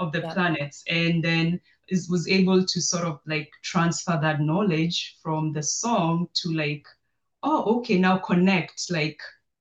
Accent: Kenya; born there; I was born in Kenya, I'm an African, I'm interested in African cultures a lot.

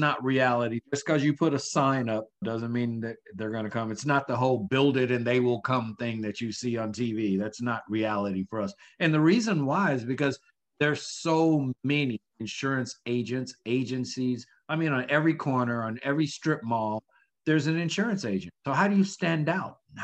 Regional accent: the South, United States; I'm from the South, so I say niches

